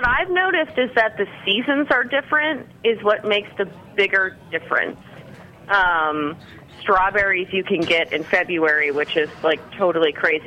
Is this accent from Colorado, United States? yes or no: no; Virginia, United States; I'm not. I moved here about 13 months ago.